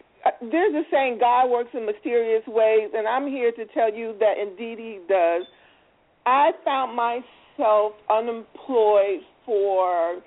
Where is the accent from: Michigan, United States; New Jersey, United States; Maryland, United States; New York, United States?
New Jersey, United States; now in Northern Virginia, United States; I'm originally from New Jersey, but I currently reside in Northern Virginia. I'm in the IT field.